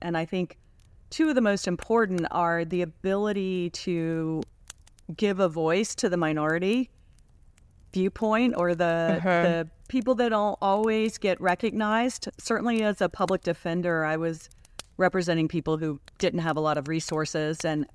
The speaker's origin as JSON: {"language": "English", "town": "Washington", "region": "District of Columbia", "country": "United States", "tie": "born or raised there", "said": "And my dad was in Congress. So we grew up in Washington, D.C."}